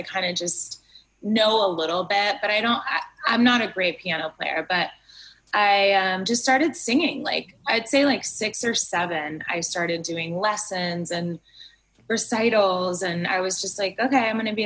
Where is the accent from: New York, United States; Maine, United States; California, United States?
California, United States; Los Angeles; I grew up in kind of Westwood area, by the 405